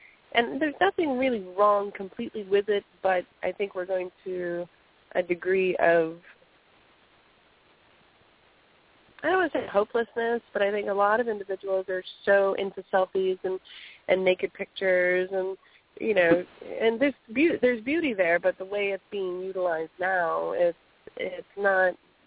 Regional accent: Miami, Florida, United States; I grew up in the Miami area.

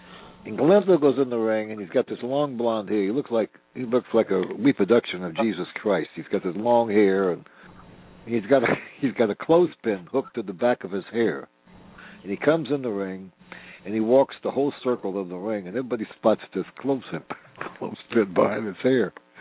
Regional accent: New York, United States; You know, I was raised in New York and learned the wrestling up there and learned it in the gym

